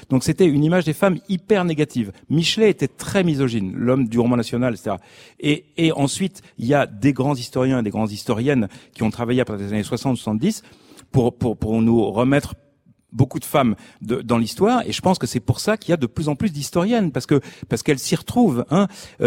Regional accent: Dunkirk, Hauts-de-France, France; comme je suis de Dunkerque

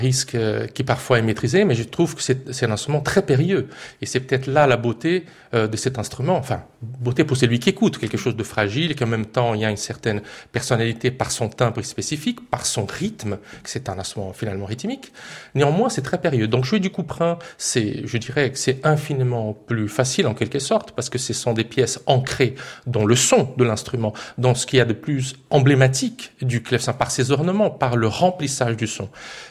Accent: Mato Grosso, Brazil; also born or lived in Minas Gerais; Je suis né au Minas Gerais, mais mon père était médecin et il était appelé partout dans le pays. Et mon enfance, j'ai passé dans une région très reculée qui s'appelle le Mato Grosso.

